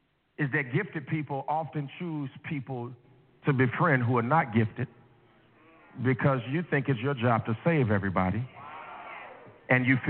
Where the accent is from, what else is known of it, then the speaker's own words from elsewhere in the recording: Gary, Indiana, United States; I grew up in Gary, Indiana. Now, the unemployment rate in Gary, Indiana was 40% when I was growing up.